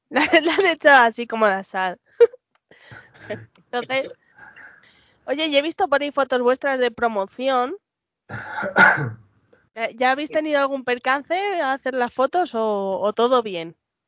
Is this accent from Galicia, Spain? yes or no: no; Madrid, Community of Madrid, Spain; No, yo soy de Madrid.